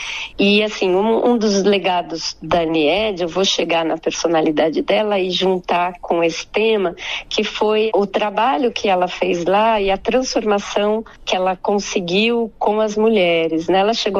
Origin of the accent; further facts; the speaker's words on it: São Paulo, Brazil; Eu sou de São Paulo, então eu continuei essas conversas à distância.